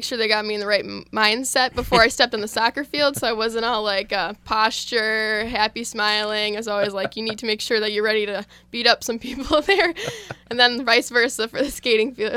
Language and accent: English; De Pere, Wisconsin, United States; So I'm from Green Bay, Wisconsin, DePere, Wisconsin, if you know where that is.